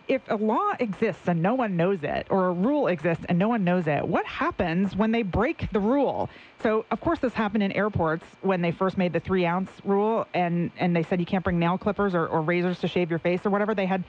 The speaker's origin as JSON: {"language": "English", "region": "Northeast", "country": "United States", "said": "Less bad. Come on, people. I'm from the Northeast."}